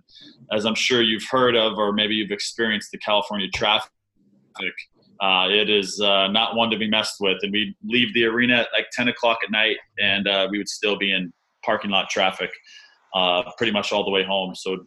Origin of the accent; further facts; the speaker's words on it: Alberta, Canada; also born or lived in Arizona; I was born in Arizona, and then we immediately moved to Canada. My mom's full-blown Canadian.